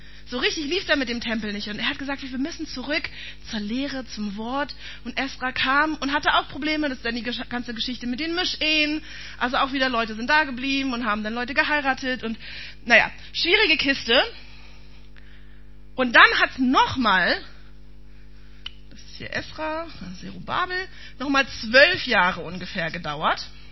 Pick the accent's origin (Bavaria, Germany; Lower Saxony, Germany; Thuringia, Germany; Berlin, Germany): Berlin, Germany; ich bin kein Jahr vor Mauerfall geboren, aber wenigstens bin ich in Berlin aufgewachsen und habe noch was von der Mauer mitbekommen.